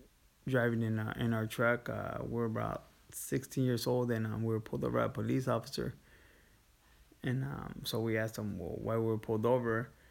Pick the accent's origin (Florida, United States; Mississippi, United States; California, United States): California, United States; Chula Vista; Well, I grew up in Chula Vista, off of Telegraph Canyon. I still remember that house.